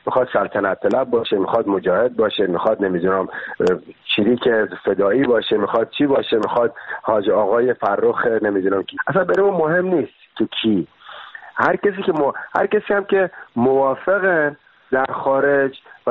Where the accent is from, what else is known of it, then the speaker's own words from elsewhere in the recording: Bushehr, Iran; moved away as an adult; now in Paris, France; ولی بچه بوشهرم و بعدش هم الان 17 سال پاریس زندگی می‌کنم